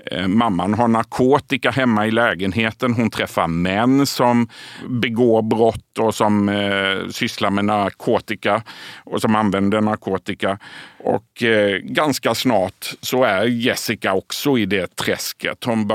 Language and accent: Swedish; Sölvesborg, Blekinge, Sweden; Ja, men lite är det ju som att komma hem för mig då. Jag är själv ifrån Sölvesborg.